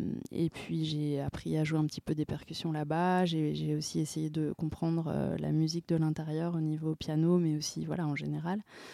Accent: Paris, Île-de-France, France; moi j'ai grandi à Paris, mais dans un milieu vraiment cosmopolite. D'un côté mon père mauritanien

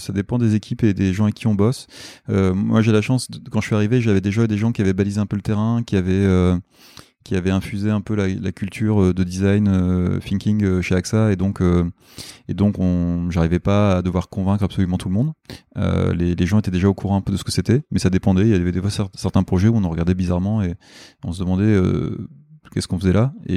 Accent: Hauts-de-France, France; je suis intervenu un peu chez AXA en étant basé à Lille, parce qu'à la base, je suis du Nord

